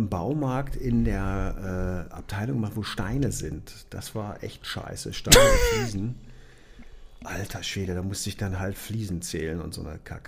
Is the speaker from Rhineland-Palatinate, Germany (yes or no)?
yes; Neuwied, Rhineland-Palatinate, Germany; Neuwied, wo ich aufgewachsen bin